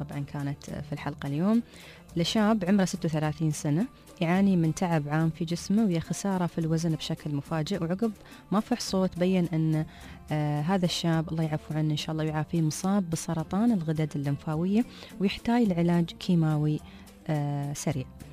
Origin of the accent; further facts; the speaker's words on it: Ras Al Khaimah, United Arab Emirates; عندنا في راس الخيمة